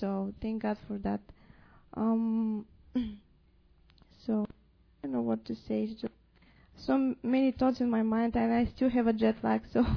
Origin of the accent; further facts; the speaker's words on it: Bulgaria; I'm from Bulgaria.